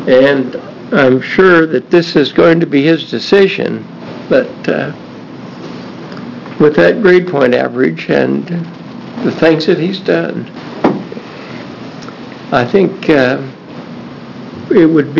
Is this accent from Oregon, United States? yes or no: yes; Corvallis, Oregon, United States; I'm from Corvallis, and my cadet is from Corvallis.